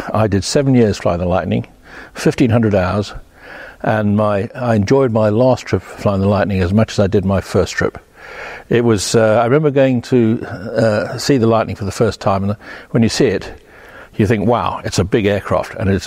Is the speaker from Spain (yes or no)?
no; South Africa; moved away as an adult; now in United Kingdom; And I grew up in South Africa